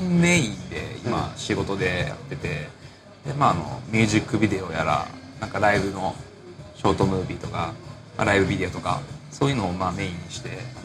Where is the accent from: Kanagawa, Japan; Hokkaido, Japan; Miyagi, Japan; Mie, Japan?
Hokkaido, Japan; Sapporo; まあ、やっぱ日本で、まあ、札幌育ちできたら